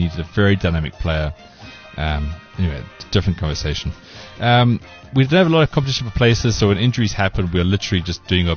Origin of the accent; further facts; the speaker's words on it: South Africa; I think it's just a great reflection of who we are as South African people.